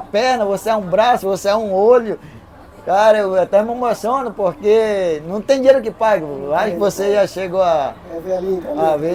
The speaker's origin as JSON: {"language": "Portuguese", "town": "Manaus", "region": "Amazonas", "country": "Brazil", "moved": "as an adult", "said": "Sou de Manaus, estou aqui há 2 anos, né?"}